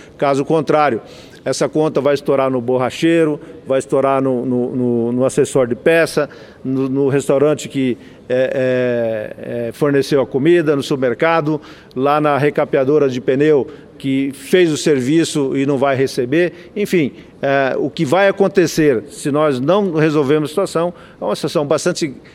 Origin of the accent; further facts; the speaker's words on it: Mato Grosso, Brazil; e aí falo lá do meu estado de Mato Grosso